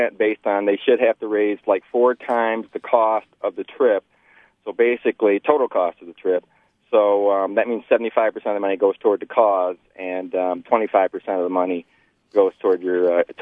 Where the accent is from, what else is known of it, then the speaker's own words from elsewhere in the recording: Lansing, Michigan, United States; So yeah, I'm born and raised here in Lansing, and I've been running road races around here since 1980.